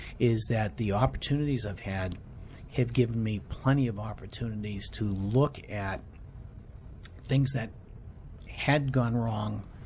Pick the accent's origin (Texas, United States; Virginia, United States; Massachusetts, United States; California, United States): Massachusetts, United States; Boston; I grew up in Boston. Neither of my parents had the opportunity to go to college.